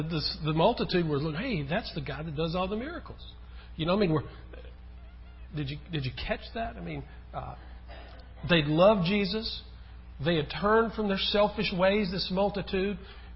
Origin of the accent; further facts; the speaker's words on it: Louisiana, United States; Well, back when I was a kid, in my hometown in central Louisiana, we had a bakery.